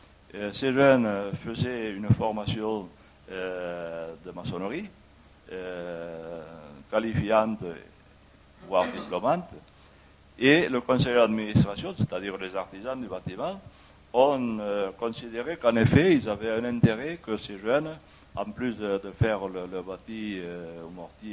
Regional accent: Mouillac, France; Je suis natif de Mouillac. J'ai connu l'exode rural.

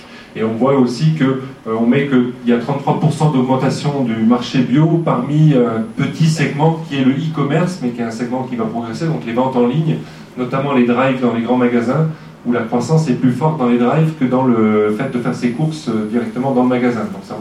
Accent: France; on en consomme en tant que Français de moins en moins dans l'absolu.

